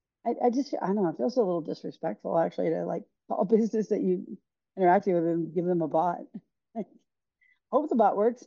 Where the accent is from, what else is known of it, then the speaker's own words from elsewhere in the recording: New York, United States; I'm from New York originally, and I used to go back all the time to visit my grandmother